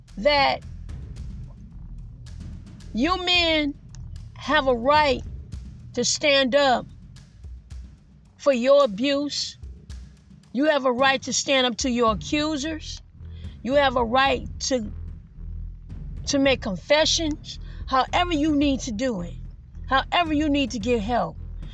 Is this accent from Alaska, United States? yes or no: no; Detroit, Michigan, United States; You know, so when I was growing up in Detroit, we did say age ain't nothing but a number.